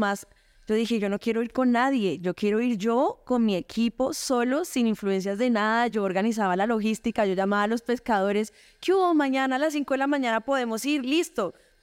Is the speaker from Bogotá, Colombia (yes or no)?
yes; Bogotá, Colombia; Yo soy bogotana, de papá paisa, más paisa que una frijolada. O sea, mi papá vivía hace 30 años acá y saluda, entonces que mi amor, así. Y mi mamá es de Tunja, entonces tengo raíces boyacenses y paisas.